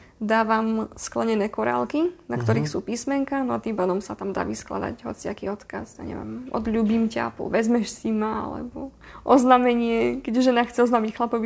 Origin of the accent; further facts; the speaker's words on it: eastern Slovakia, Slovakia; to u nás na východe je taký zvyk